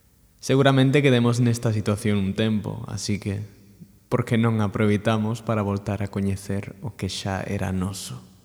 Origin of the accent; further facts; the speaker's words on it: Vigo, Galicia, Spain; born there; nacín en Vigo e tiven a sorte de poder viaxar ao redor do planeta